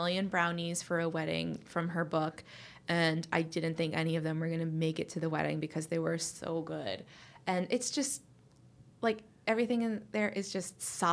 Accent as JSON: {"language": "English", "town": "Chicago", "region": "Illinois", "country": "United States", "tie": "born or raised there", "said": "I mean, I grew up in Chicago, which is technically the same region as where I'm living now"}